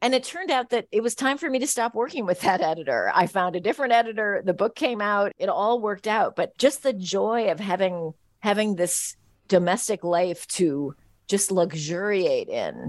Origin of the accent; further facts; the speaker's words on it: San Francisco, California, United States; growing up in San Francisco in the 70s, I saw a lot of parents who wanted to get rid of that barrier.